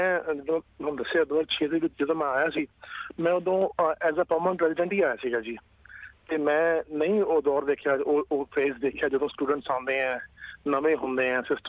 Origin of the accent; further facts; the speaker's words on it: Chandigarh, India; ਮੈਂ ਪਿੱਛੋਂ ਜੀ ਚੰਡੀਗੜ੍ਹ ਤੋਂ ਬਿਲੋਂਗ ਕਰਦਾ